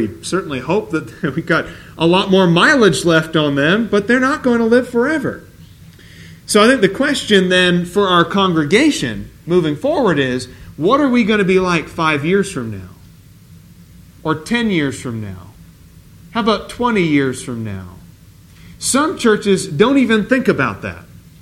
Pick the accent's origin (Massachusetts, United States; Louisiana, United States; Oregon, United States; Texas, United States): Oregon, United States; Beaverton; I was back in Beaverton, Oregon. That's hometown for me. I was born in St. Vincent Hospital, just 5 minutes away from where my parents currently live.